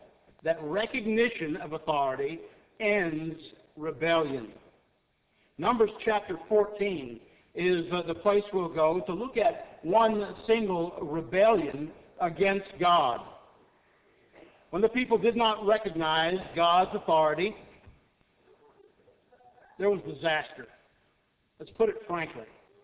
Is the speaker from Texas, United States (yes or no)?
yes; Texas, United States; Come from Central Texas. You know that I'm a Texan.